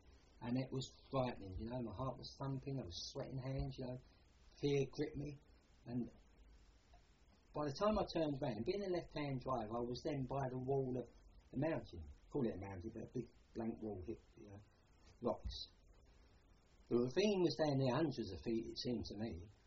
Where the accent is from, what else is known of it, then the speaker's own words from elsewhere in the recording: London, United Kingdom; accent: Cockney; city gents and businesses, and you couldn't really talk to them on the same level, especially with my Cockney accent.